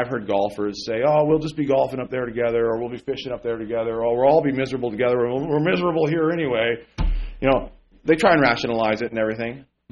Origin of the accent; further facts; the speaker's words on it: Eugene, Oregon, United States; I grew up in Eugene, Oregon. So during the time when I grew up, you know, everybody was in my high school.